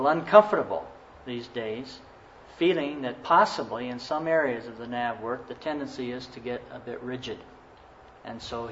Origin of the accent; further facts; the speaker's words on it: United States; I am American. Therefore, I talk to you frankly.